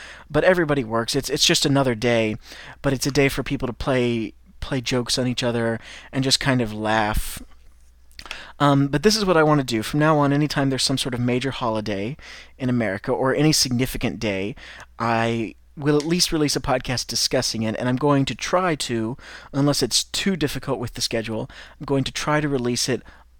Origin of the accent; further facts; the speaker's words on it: United States; And I teach American English. I'm American. That's all I can teach.